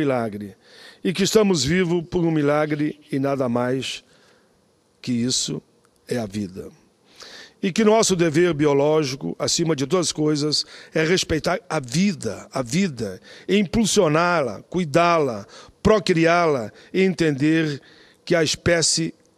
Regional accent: Rio Grande do Sul, Brazil; sou do Sul, eu venho do Sul

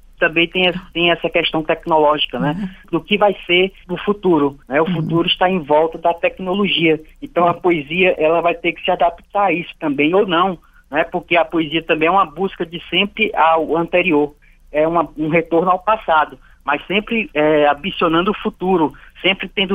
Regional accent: Piauí, Brazil; moved away as an adult; Eu saí do Piauí com 22 anos de idade. Hoje eu estou com 30.

